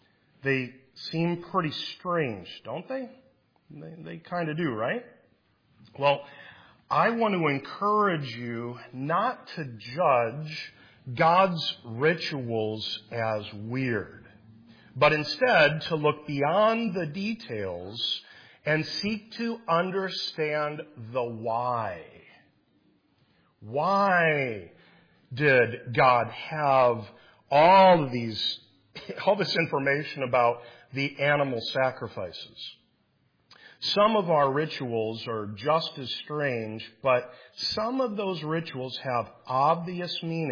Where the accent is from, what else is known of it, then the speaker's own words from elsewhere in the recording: Iowa, United States; I must be a hick, right? I'm from Iowa originally.